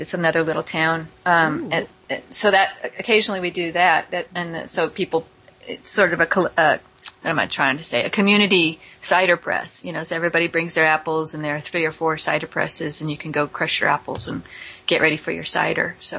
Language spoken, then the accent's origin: English; California, United States; also born or lived in New York; So I grew up in the Bay Area, and I'm used to eating a lot of different varieties of Asian food. I lived in the Richmond, which is mostly Chinese, but there's a lot of Thai people there too and stuff.